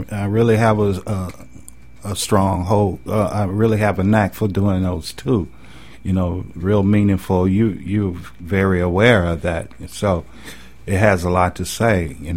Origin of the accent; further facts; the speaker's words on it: Cleveland, Ohio, United States; No, I'm originally from Cleveland, Ohio.